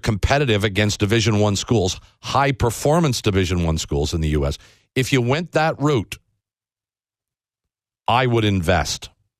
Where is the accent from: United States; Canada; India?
Canada; To hold your nose up and say, well, we're Canadian, we have a different policy on this, is stupid.